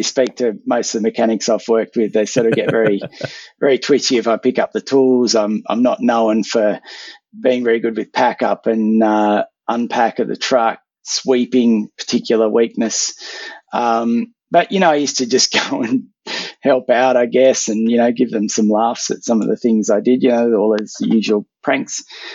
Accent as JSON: {"language": "English", "town": "Sydney", "region": "New South Wales", "country": "Australia", "tie": "born or raised there", "said": "I grew up in Sydney, you know, sort of Chatswood area"}